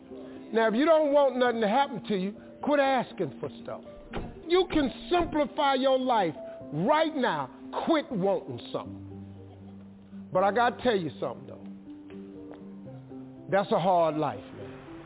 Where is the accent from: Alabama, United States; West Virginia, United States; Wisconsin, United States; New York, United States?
West Virginia, United States; Welch; I'm from Welch, West Virginia. I grew up in the hood.